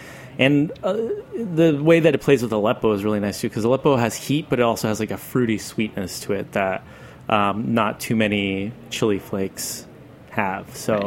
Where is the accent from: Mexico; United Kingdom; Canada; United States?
Mexico; this one particular spice I grew up with in Mexico called tajin